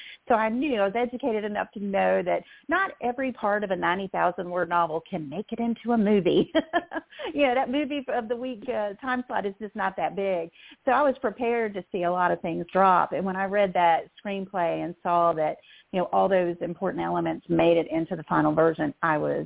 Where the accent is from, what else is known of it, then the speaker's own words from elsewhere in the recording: Virginia Beach, Virginia, United States; And I grew up in the Virginia Beach, Norfolk area, so we had a huge military presence around there.